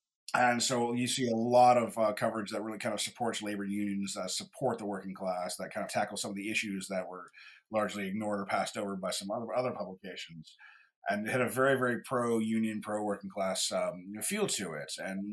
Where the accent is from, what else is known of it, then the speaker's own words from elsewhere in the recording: Ohio, United States; And of course, I'm from Ohio, so I kind of looked at some of the things around here in Cleveland and Cincinnati